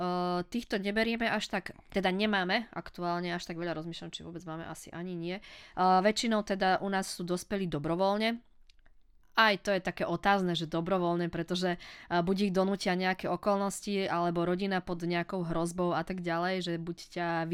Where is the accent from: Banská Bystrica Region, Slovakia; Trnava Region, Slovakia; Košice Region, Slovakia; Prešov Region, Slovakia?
Banská Bystrica Region, Slovakia; Krupina; Ja som z Krupiny, takže áno, ja to tam poznám